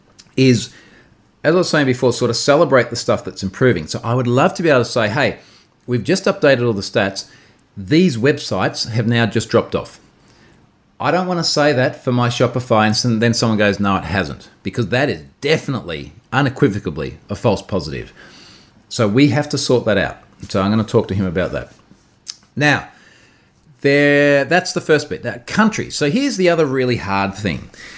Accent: Australia; because I'm Australian?

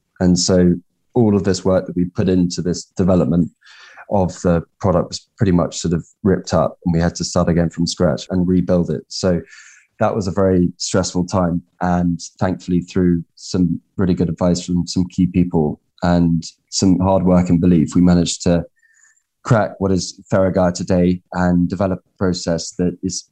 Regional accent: South West England, United Kingdom; and I was brought up in Cornwall in the west of the UK.

